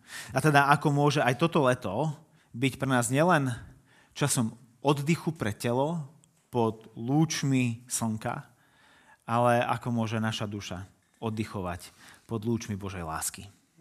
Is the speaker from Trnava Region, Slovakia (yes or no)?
yes; Trnava, Trnava Region, Slovakia; Neviem, ako je to u vás v Nitre, ale u nás v Trnave sú mnohí ľudia vyčerpaní a už melú z posledného.